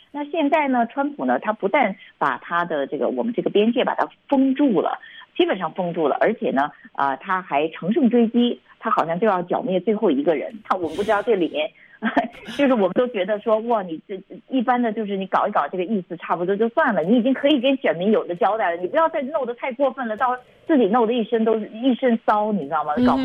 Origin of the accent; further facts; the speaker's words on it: United States; 就只能让我们美国人更加的担心